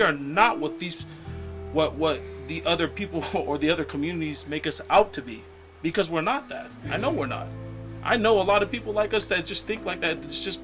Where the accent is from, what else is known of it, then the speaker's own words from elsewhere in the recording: United States; born there; Even though I'm Tongan American and born here in America, I still love my Tongan country